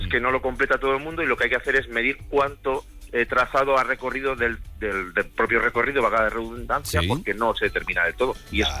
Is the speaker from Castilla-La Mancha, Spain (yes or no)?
yes; Malagón, Castilla-La Mancha, Spain; Claro que tengo muchas ganas de hablar de Malagón y de poner a mi pueblo en el mapa nacional